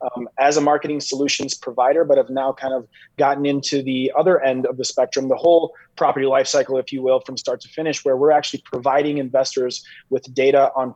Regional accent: Michigan, United States; I grew up in Michigan.

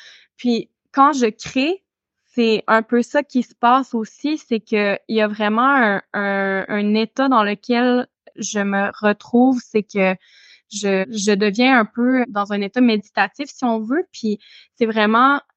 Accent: Quebec, Canada; je suis pas uniquement autochtone, tu sais, je suis pas uniquement Huron-Wendat, tu sais, je suis québécoise

